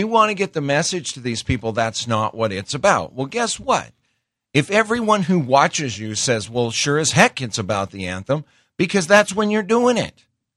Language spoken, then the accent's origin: English; Montana, United States; I grew up in Montana, and before I became a believer, I spent some time in places I shouldn't.